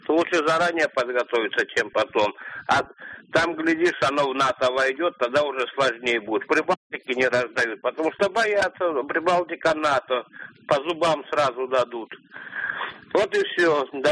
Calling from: Moscow, Russia; я из Москвы.

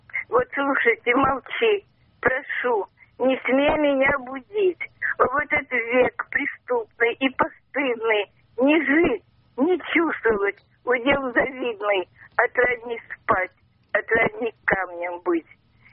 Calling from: Moscow, Russia; Я звоню вам из Москвы.

